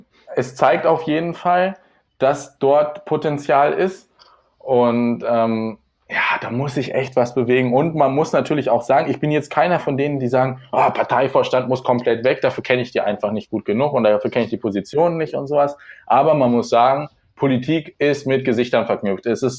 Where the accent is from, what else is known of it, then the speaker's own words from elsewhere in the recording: Lower Saxony, Germany; now in Hildesheim, Germany; Ja, also ich komme aus einem kleinen Dorf in der Nähe von Hildesheim, also so 15 Kilometer südlich. Ich bin jetzt für die Ausbildung hergezogen